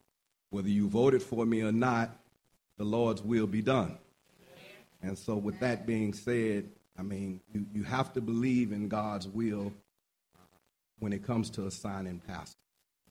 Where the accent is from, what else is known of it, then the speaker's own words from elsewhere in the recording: Birmingham, Alabama, United States; I was a Birmingham. That's right, West Side. I grew up on the West Side.